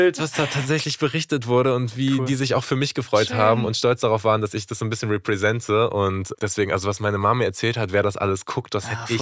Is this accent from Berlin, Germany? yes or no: no; Mecklenburg-Vorpommern, Germany; weil ich bin zum Beispiel nicht so der typische Mecklenburger. Die typischen Mecklenburger sind ja eher so ein bisschen reserviert